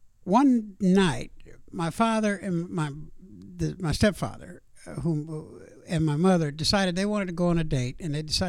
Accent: Louisiana, United States; also born or lived in Arkansas / East Texas; Raised in Louisiana and East Texas.

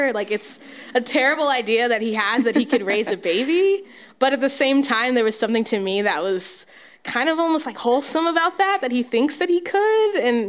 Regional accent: Oceanside, United States; I think the geography of it is, so I grew up in Oceanside, so did she, both went to Michigan

